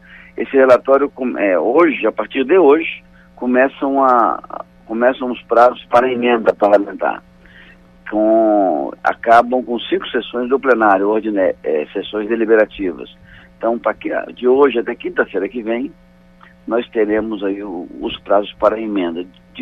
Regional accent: Vitória, Espírito Santo, Brazil; eu sou da capital do Espírito Santo, que é Vitória, né, onde é um grande problema esse assunto.

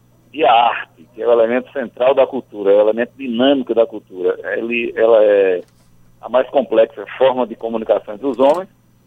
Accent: Pernambuco, Brazil; para que todos nós, pernambucanos aqui, apreciemos e entendamos como nosso, né, como brasileiro que somos

